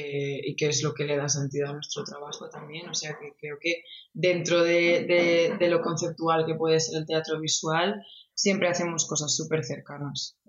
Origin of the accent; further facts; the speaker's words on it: Villarreal, Valencian Community, Spain; pero las dos somos de Villarreal y hemos estudiado en Barcelona